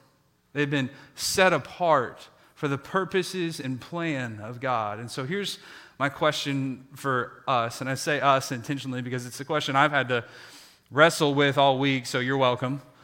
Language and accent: English; Kansas, United States; I'm from Kansas, so I've had to learn how to use y'all in the appropriate context.